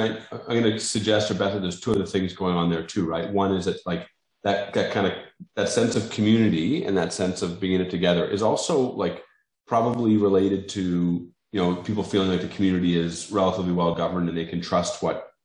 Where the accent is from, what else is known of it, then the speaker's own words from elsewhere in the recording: North Bay, Ontario, Canada; I grew up in North Bay, which is a town of 50, 60,000 people, but it's, you know, it's Northern Ontario, a great place.